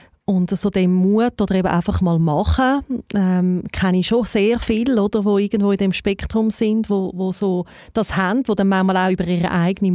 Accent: Appenzell, Switzerland; Ich bin in der Grube aufgewachsen.

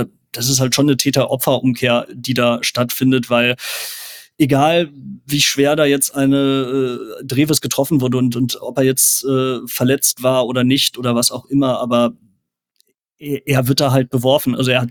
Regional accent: Bochum, North Rhine-Westphalia, Germany; Also ehrlich, natürlich, als Bochumer wünscht man sich die Punkte, ist ja klar.

